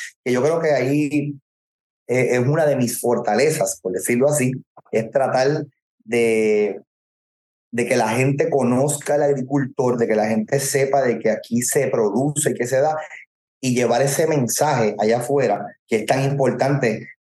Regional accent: Puerto Rico; como chef puertorriqueño exitoso fuera de la isla.

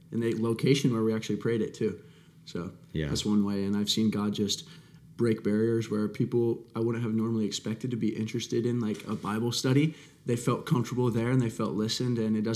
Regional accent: Ohio, United States; So I hail from Ohio. I am an exercise science major here at Wingate.

